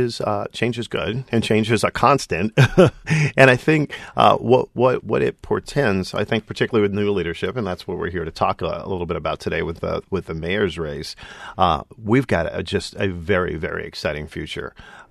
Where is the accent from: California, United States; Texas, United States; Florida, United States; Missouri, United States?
California, United States; Stockton; So I grew up in Stockton. We would come up to Oakland and see both of the teams play.